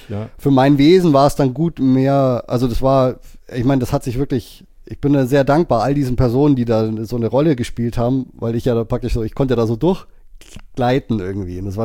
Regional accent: Bavaria, Germany; accent: Bavarian; Nicht so stark, also wenn ich jetzt mit Bayern rede, da kommt das mehr raus. Aber das hat sehr, ich habe das sehr schnell übernommen.

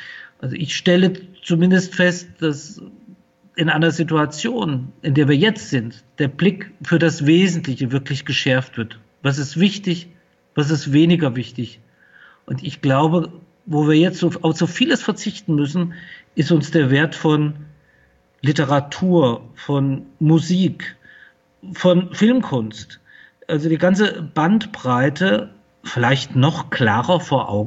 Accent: Fulda, Hesse, Germany; Ich bin hier in Fulda geboren und aufgewachsen.

